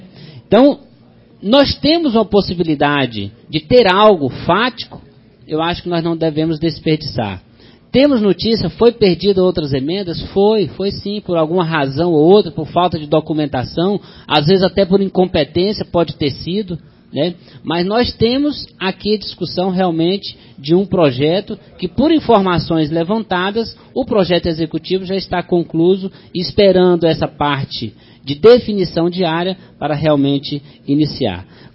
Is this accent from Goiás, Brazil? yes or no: yes; Formosa, Goiás, Brazil; Nós que somos de Formosa, queremos ter, sim, uma Formosa melhor para todos nós